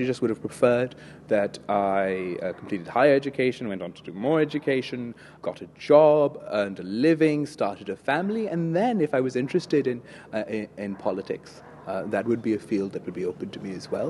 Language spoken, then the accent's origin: English; Pakistan; I'm a Pakistani and I can relate to all Pakistanis.